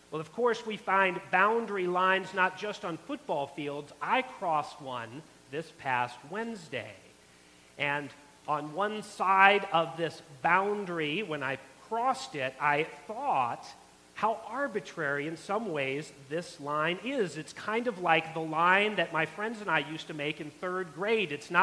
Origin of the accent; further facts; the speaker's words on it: United States; I realized as an American, I was now officially out of bounds.